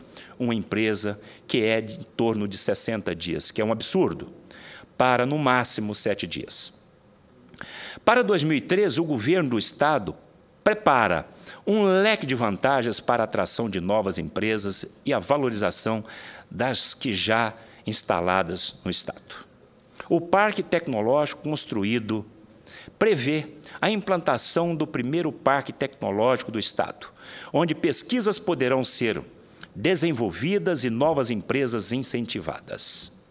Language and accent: Portuguese; Tocantins, Brazil; eu posso afirmar como tocantinense, lá é um paraíso de oportunidades